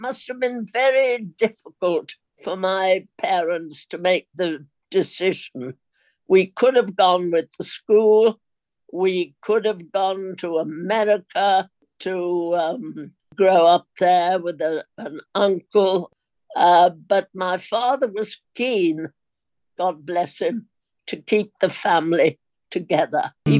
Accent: Birkenhead, North West England, United Kingdom; also born or lived in Higher Tranmere; I was born in Birkenhead and lived in Higher Tranmere

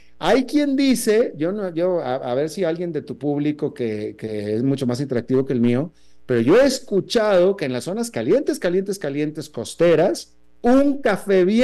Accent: northern Mexico, Mexico; porque en el norte de México, que es de donde yo vengo, el tipo de calor es un calor seco.

